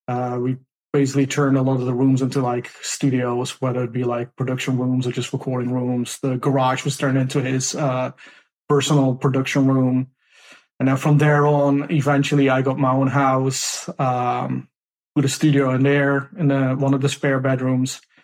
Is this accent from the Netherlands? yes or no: yes; Netherlands; now in United States; once you land at LAX, the first thing you see is like compared to like growing up in Holland, streets are small.